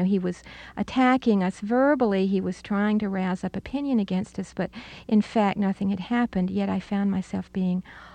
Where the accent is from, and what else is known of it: Alabama, United States; born or raised there